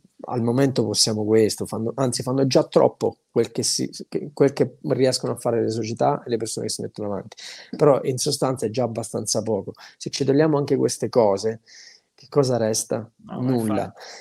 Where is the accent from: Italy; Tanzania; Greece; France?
Italy; Abruzzo; io come ho già scritto mi sono vergognato da abruzzese per questa persona